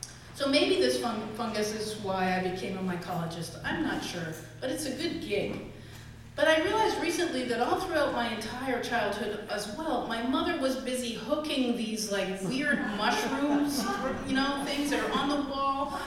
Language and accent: English; Canada; And when I was a kid, I grew up in Canada